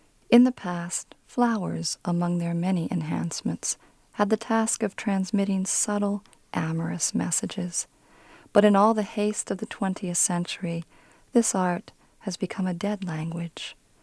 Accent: Oregon, United States; I was raised the in the Pacific Northwest in Oregon, between the border of Oregon and California in the Plumas National Forest.

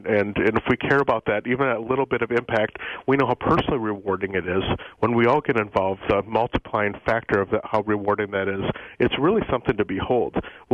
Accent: Minneapolis, Minnesota, United States; also born or lived in Wisconsin; I am indeed. I hail from Minneapolis, and I even lived in western Wisconsin for a good stretch north of Hudson.

